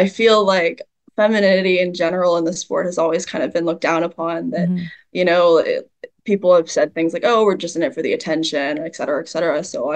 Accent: Toronto, Ontario, Canada; now in Irvine, United States; I'm from Toronto originally, but I live in Canadian. Irvine.

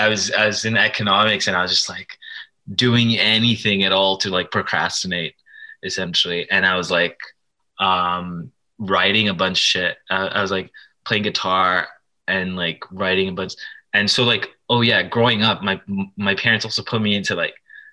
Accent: Dubai, United Arab Emirates; Yeah, born and raised in Dubai. And my dad's like a super businessy person.

